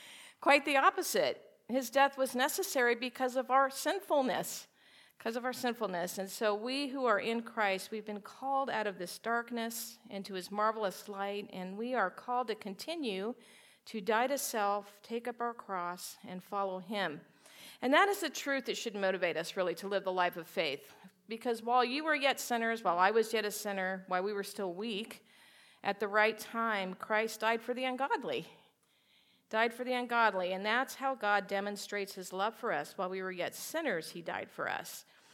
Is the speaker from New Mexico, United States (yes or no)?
yes; New Mexico, United States; growing up in New Mexico, we have the Rocky Mountains, did a lot of hiking